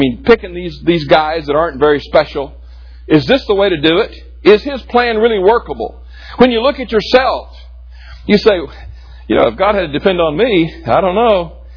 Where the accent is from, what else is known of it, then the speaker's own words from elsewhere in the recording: United States; And what a wonderful thing for me as an American to stand there and look out across that sea of people